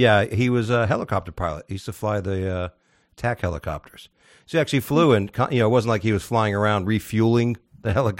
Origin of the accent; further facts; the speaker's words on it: Gibraltar; I mean, my family is basically from we're from the Rock of Gibraltar, so it's British, so I follow the Queen and all that shit.